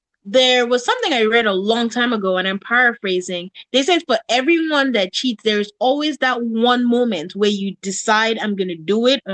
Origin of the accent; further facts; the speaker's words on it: Nigeria; But I'm Nigerian, so I probably have.